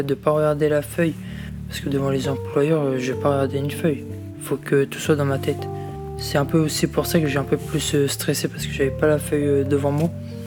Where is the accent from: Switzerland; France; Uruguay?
France; Rouen, Normandy; born there; now in Saint-Étienne-du-Rouvray, France; j'ai 20 ans, je vis à Saint-Étienne-Jouvray. Je suis né à Rouen.